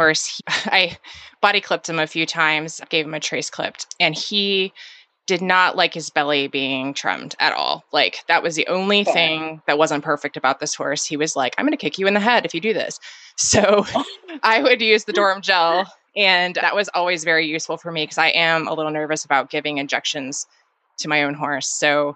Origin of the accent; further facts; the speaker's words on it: Virginia, United States; Yes, I grew up in Virginia, and we, about a quarter mile away, we have a war cemetery.